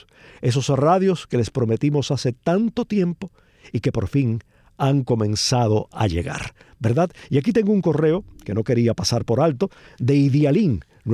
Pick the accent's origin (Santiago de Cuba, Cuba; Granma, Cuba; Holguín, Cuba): Santiago de Cuba, Cuba; Palma Soriano; mi pueblo, a Palma Soriano